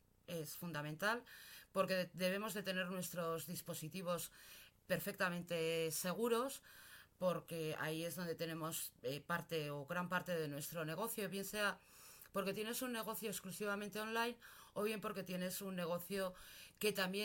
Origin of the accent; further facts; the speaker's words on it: Pamplona, Navarre, Spain; soy de Pamplona.